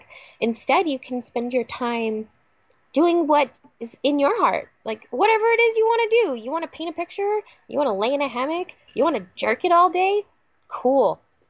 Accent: Lemon Grove, California, United States; my hometown has started its own little permaculture group. People all over Lemon Grove, a little town within San Diego, are growing food.

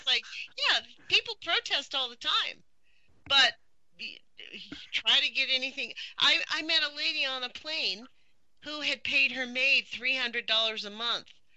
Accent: Los Angeles, California, United States; When I lived in LA, and I'm from Los Angeles, I was raising two kids.

